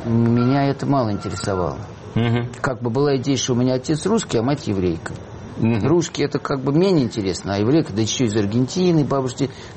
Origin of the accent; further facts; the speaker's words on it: Moscow, Russia; я, когда рос в Москве, в Советском Союзе, учился в школе, в университете